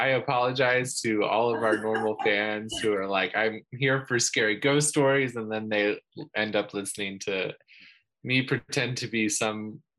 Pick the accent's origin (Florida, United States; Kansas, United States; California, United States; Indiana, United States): Kansas, United States; when I grew up in Kansas, and I just think being around like a bunch of like very like practical, like salt of the earth kind of farm people